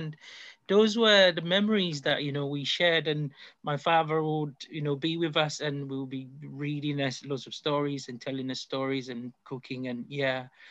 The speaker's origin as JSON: {"language": "English", "country": "Ghana", "tie": "born or raised there", "moved": "as an adult", "lives_now": "United Kingdom", "said": "Yes, I grew up in Ghana. I came over to the UK at the age of 23."}